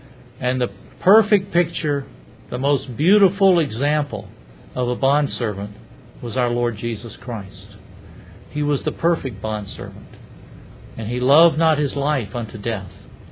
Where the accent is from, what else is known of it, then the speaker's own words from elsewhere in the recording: Scotland, United Kingdom; I came from Scotland. And many of my relatives there were believers.